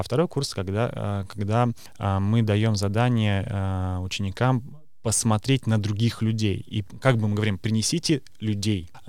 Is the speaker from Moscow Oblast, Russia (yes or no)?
no; Saint Petersburg, Russia; moved away as an adult; also born or lived in Estonia; Сам я из Санкт-Петербурга, я закончил Академию театрального искусства.